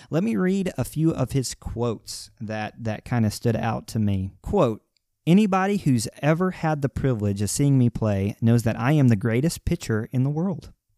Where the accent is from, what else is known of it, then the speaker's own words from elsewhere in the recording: Arkansas, United States; But growing up in Arkansas and being really familiar with just the way Arkansas works